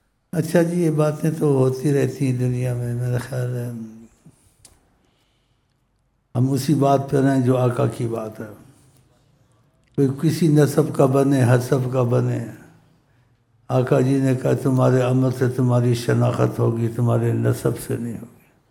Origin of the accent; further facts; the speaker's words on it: Punjab, Pakistan; میں تو پنجابی ہوں, پنجابی کی پنجابی سے بنتی